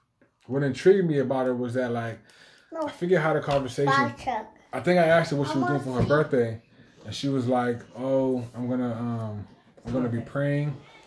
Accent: Chelsea, Massachusetts, United States; Growing up in Chelsea, you just see mostly Latin people.

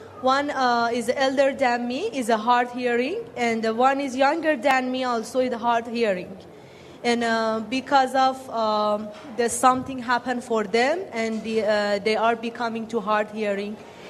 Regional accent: Iran; English is a second language; I'm from Iran.

